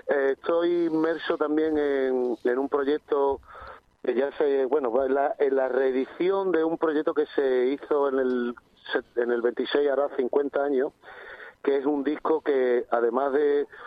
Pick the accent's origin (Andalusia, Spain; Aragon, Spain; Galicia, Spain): Andalusia, Spain; Lebrija; yo tengo que vanagloriar a mi tierra, porque la verdad, como mi tierra, no hay ninguna. Y en el sitio que está ubicado, Lebrija no se pasa